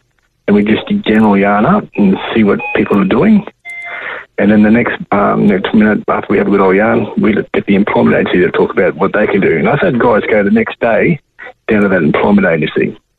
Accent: Ingham, Queensland, Australia; also born or lived in Townsville; now in Brisbane, Australia; So I was born in Townsville, stolen generation, put in Karama. I was fostered to a family in Ingham, where two other foster kids were living there as well. And then I moved to Brisbane just recently

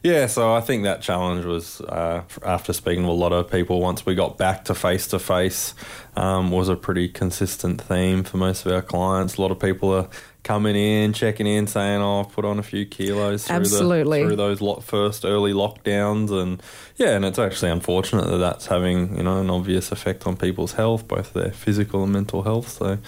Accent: Caloundra, Queensland, Australia; I'm from Caloundra, Sunshine Coast, so I'm pretty fortunate to be pretty close to home, living in Biwa

